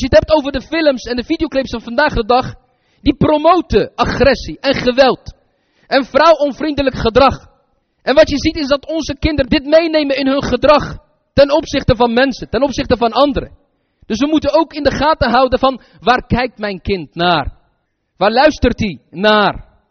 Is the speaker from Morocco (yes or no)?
yes; Morocco; Zelfs ik als Marokkaan zijnde, stel je voor als ik een bedrijf zou hebben